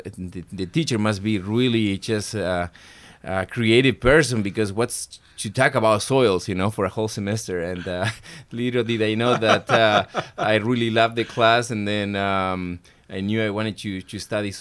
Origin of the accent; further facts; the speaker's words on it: the Pampas, Argentina; accent: southern; So, yes, I was born and raised in the Pampas region of Argentina. And didn't grow up in a farm, but all my uncles farm, and they're about 20, 30 miles from where I grew up.